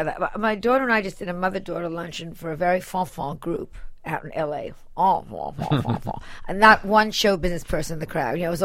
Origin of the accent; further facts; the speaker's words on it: Larchmont, New York, United States; Well, you know, I'm a girl from Larchmont.